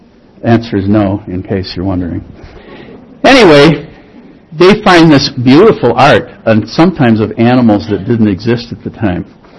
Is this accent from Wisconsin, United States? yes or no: no; Wheeling, Illinois, United States; I'm a nobody from Wheeling High School in Wheeling, Illinois.